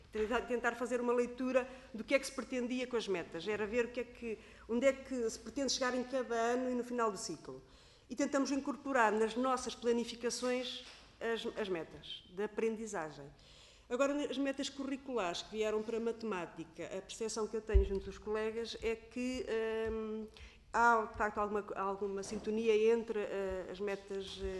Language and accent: Portuguese; Portugal; Nós somos portugueses.